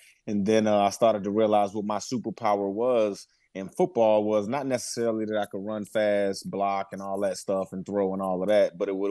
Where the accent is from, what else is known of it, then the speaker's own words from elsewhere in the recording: Richmond, Virginia, United States; I'm from Richmond, Virginia. We have a specialty center at the high school that I went to, Verona High School.